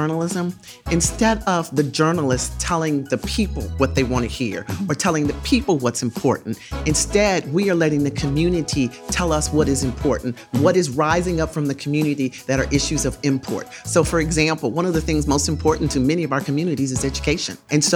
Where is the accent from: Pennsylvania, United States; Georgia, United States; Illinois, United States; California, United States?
Illinois, United States; Chicago; So I always start with the fact that I grew up in Chicago, Illinois. I still call Chicago home.